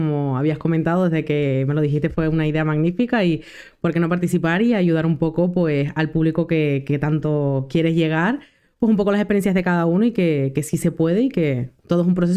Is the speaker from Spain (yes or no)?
yes; Tenerife, Canary Islands, Spain; yo soy de la isla de Tenerife, nací aquí, llevo toda mi vida en Tenerife